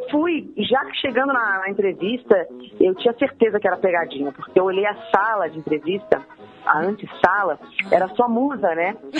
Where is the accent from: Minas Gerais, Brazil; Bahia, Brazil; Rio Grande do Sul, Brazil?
Minas Gerais, Brazil; now in Rio de Janeiro, Brazil; Eu sou mineira, morei em Minas até 15 anos, mas depois eu fui pro Rio e aí fiquei lá.